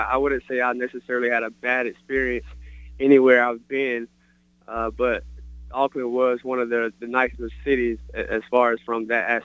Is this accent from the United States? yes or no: yes; Swainsboro, Georgia, United States; moved away as an adult; Swainsboro